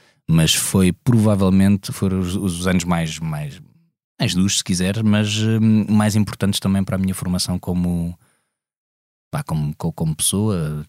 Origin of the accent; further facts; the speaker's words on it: Amadora, Lisbon, Portugal; eu nasci no Príncipe Real, na altura em que o Príncipe Real não era das cevicharias e era um bocadinho mais hardcore do que é agora, mas apesar de tudo um sítio protegido